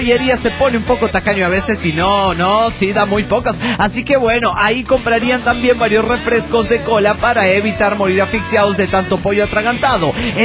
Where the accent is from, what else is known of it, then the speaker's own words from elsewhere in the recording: Mexico City, Mexico; now in Toluca, Mexico; del DF mexicano.